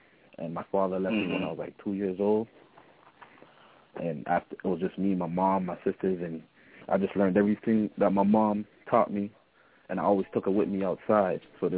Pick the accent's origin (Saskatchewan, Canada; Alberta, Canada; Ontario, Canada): Ontario, Canada; Toronto; Oh, I'm from Toronto, Canada, Toronto, Ontario, 416 area code. That's where I'm from.